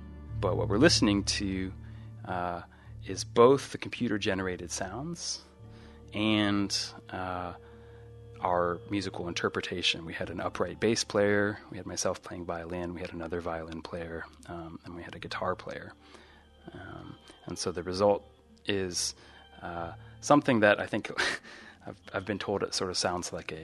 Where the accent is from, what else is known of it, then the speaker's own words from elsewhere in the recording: New Mexico, United States; now in Eugene, United States; I grew up in New Mexico, but now live in Eugene.